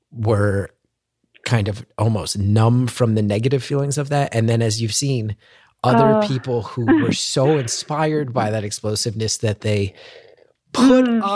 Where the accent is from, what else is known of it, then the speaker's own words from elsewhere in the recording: New Jersey, United States; I like being American. I love being from New Jersey, and I hate that I hate that I have to feel apologetic